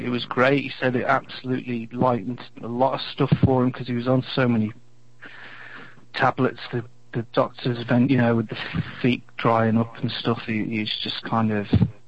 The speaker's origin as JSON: {"language": "English", "country": "Isle of Man", "said": "because I'm from the Isle of Man."}